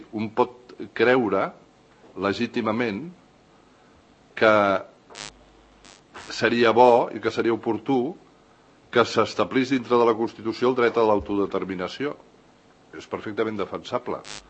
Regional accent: Catalonia, Spain; Jo sóc català des de moltes generacions i no deixaré de ser català, però tampoc vull deixar de ser espanyol

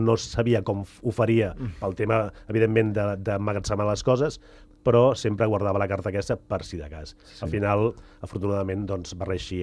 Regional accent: Sant Cugat del Vallès, Catalonia, Spain; no parlo només pels que som de Sant Cugat

